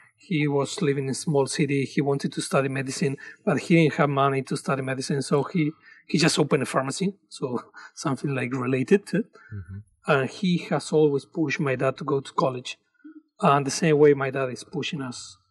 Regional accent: Salta, Argentina; moved away as an adult; I was born in Salta, Argentina. Mm-hmm. I did my high school over there. And then I came to play soccer, actually, into the States.

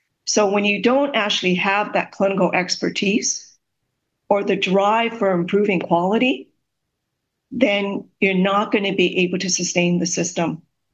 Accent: Canada; as a Canadian, I actually know what I need, when I need it, and I'm in the driver's seat. That's how healthcare in Canada is sustainable.

